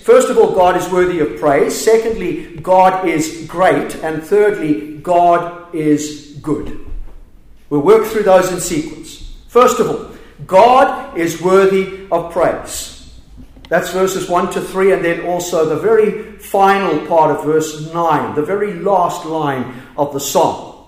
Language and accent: English; Zimbabwe; born there; also born or lived in Southern Africa; You can tell I'm an Antipodean. I'm actually Southern African. Not South African, I was born in Zimbabwe.